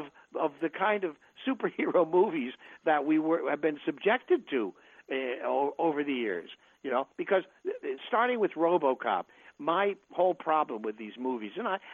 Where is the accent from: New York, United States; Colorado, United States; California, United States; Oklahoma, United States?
New York, United States; when I was a kid growing up in New York and practicing air raid drills on the weekends